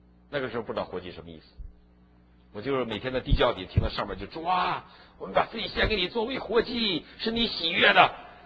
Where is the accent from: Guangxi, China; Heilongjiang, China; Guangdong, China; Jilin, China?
Heilongjiang, China; 我是长在那个地方的人，我是东北人，黑龙江人，我知道我小时候常常看到路上被冻死的人